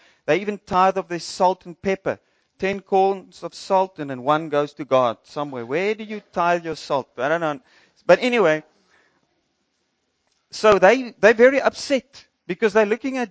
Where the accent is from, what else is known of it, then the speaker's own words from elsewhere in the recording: Windhoek, Khomas, Namibia; when I grew up in Windhoek, I knew when the wind was blowing.